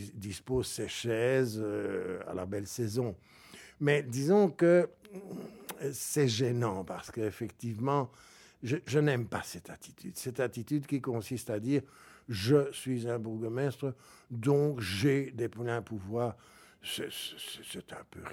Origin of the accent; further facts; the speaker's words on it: Ixelles, Brussels-Capital Region, Belgium; je suis Ixellois presque de naissance et de vie, en tout cas, si je suis né à Bruxelles-Ville, j'ai passé pratiquement toute ma vie à Ixelles